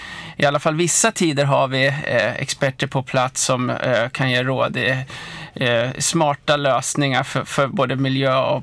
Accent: Karlstad, Värmland, Sweden; Jag kommer från Karlstad och jag är här den här veckan

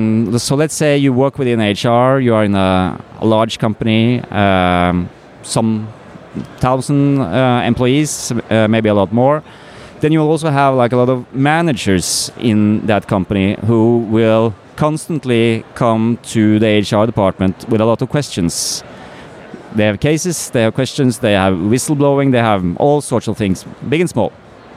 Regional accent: Norway; I'm from Norway, and my background is as a lawyer, actually.

